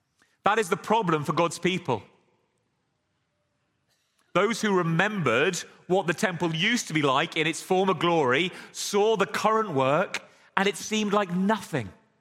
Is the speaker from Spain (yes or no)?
no; England, United Kingdom; We uncovered the fact that I come from England, not America.